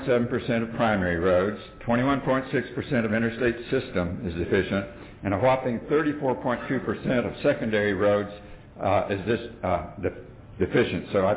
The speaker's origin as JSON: {"language": "English", "region": "Virginia", "country": "United States", "said": "from Albemarle County."}